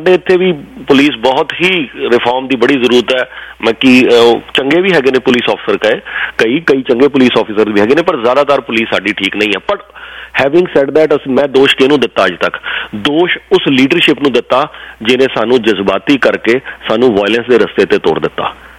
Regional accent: Punjab, India; ਮੈਂ ਪੰਜਾਬ ਤੋਂ ਹਾਂ ਆਇਸ਼ਾ ਜੀ

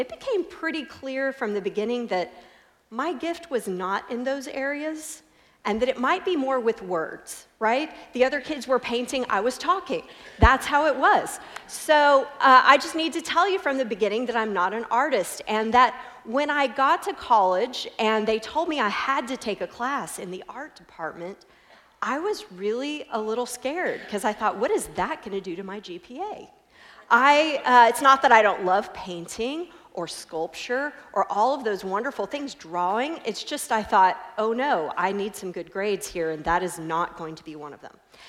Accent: Houston, Texas, United States; This is a homecoming for me. I'm from the Houston area

